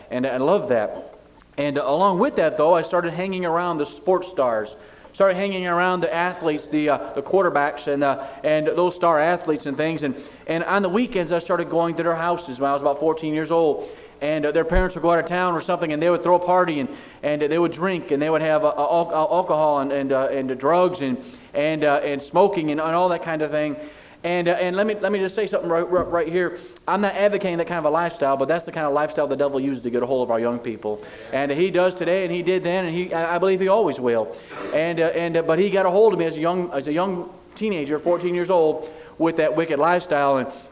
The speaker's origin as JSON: {"language": "English", "town": "Adrian", "region": "Michigan", "country": "United States", "tie": "born or raised there", "said": "but I grew up in Adrian, Michigan. How many know where Adrian, Michigan's at?"}